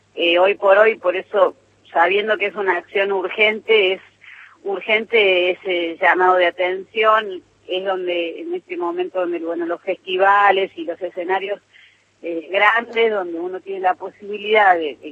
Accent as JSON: {"language": "Spanish", "town": "Cosquín", "region": "Córdoba", "country": "Argentina", "said": "yo soy acá de Cosquín"}